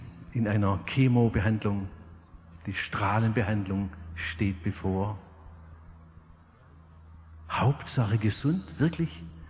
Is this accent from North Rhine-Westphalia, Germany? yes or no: no; Stuttgart, Baden-Württemberg, Germany; Ich sagte, ich komme aus Stuttgart.